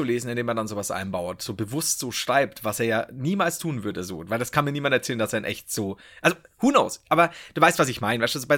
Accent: Bavaria, Germany; Nein, ich bin nicht, hör auf, ich bin Bayer, alles gut, ich komme auch nicht aus Franken.

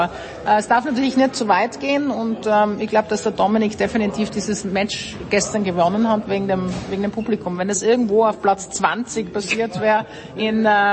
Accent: Austria; ich als Österreicherin

